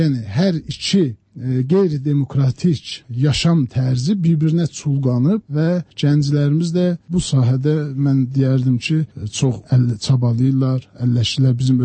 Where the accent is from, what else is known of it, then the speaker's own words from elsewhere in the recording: South Azerbaijan, Iran; moved away; Güney Azərbaycanlıyam. Siyasi ideyama görə mən uzun müddətdir Cüneydə yaşamıram, İran adlanan ölkədə.